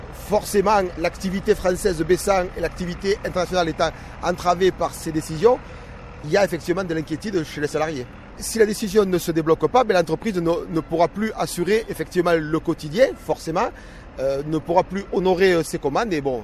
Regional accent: Sète, Occitanie, France; je suis originaire de Sète, 40 km d'ici, ça fait 30 ans que je travaille ici

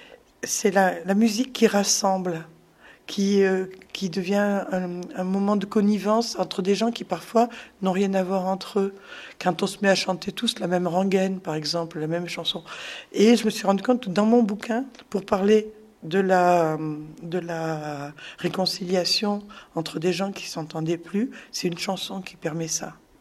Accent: Lyon, Auvergne-Rhône-Alpes, France; je viens de Lyon, mine de rien, même si c'est pas très loin

